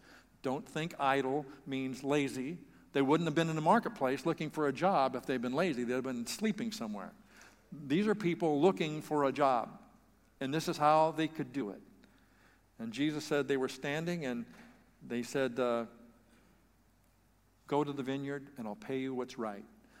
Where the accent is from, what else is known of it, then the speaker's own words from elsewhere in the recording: California, United States; me growing up in the San Joaquin Valley knows if when the harvest time of grapes is, it's at the late part of summer